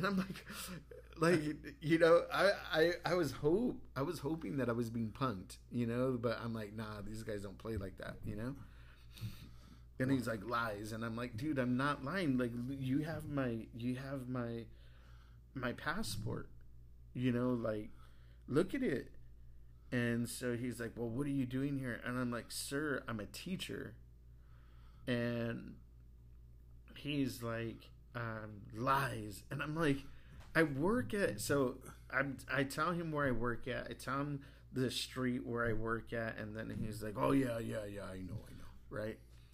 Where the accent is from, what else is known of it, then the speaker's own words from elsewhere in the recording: Los Angeles, California, United States; I'm from East LA, you know what I'm saying?